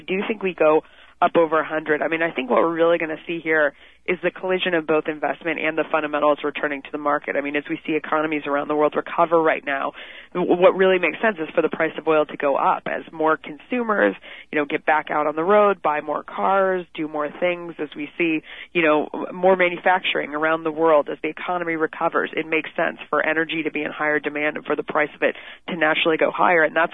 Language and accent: English; Los Angeles, California, United States; When you grow up in L.A. or anywhere around L.A., and I'm from the Valley, the Valley girl